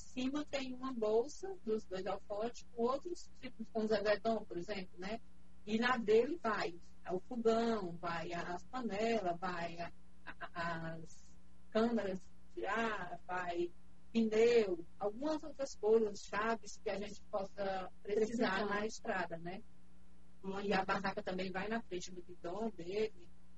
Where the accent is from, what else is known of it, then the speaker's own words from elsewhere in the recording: Fortaleza, Ceará, Brazil; e Cuscuz, porque eu sou de Fortaleza.